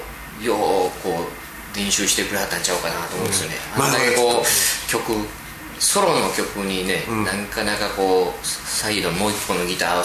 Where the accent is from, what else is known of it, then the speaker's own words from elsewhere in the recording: Osaka, Japan; 2月は、まあ、地元大阪で